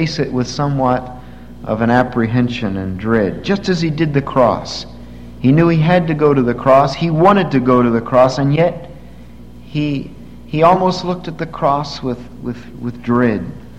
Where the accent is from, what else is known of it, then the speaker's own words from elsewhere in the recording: Bristol, Pennsylvania, United States; I go back to the town where I grew up in Bristol, Pennsylvania.